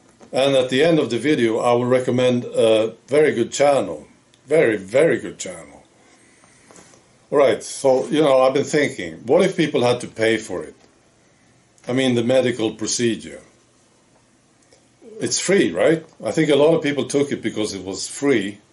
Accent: Sweden; And he heard that I was from Sweden.

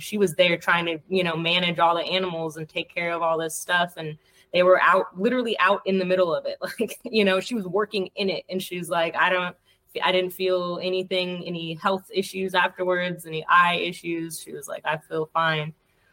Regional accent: Phoenix, Arizona, United States; also born or lived in Utah; so I'm from Phoenix originally, and was in Utah and, like, mainly on the West Coast before I moved here.

